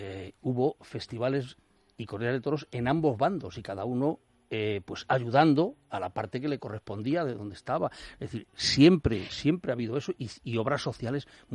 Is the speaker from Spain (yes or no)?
yes; El Espinar, Castile and León, Spain; Eso lo viví yo en Madrid y luego lo vi en mi pueblo, en el Espinar.